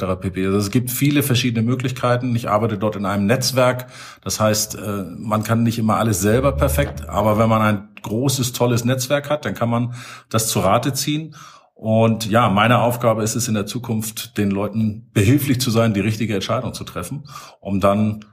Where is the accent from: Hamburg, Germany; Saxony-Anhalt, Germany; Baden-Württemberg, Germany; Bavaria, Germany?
Hamburg, Germany; ich komme aus Hamburg, bin 54 Jahre alt.